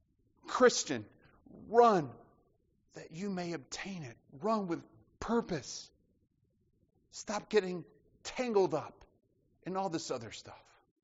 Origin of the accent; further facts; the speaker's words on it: the South, United States; I'm from the South, and people often ask me about how do I like it in New Jersey.